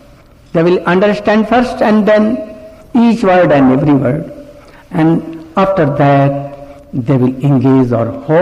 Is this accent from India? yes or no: yes; India; English is a second language; Not only that I came from India and read towards, and you can easily fly to here.